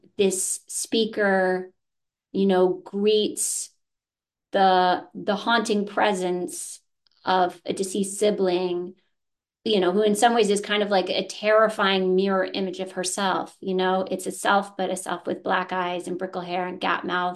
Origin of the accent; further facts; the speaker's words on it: Massachusetts, United States; I grew up outside Boston, so I grew up in the northeastern United States, but my parents' families are located in the South